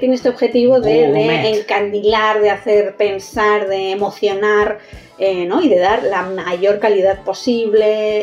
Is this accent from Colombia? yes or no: no; Castilla-La Mancha, Spain; es un vino manchego de Quintanar de la Orden de Toledo. Eso está al lado de mi pueblo.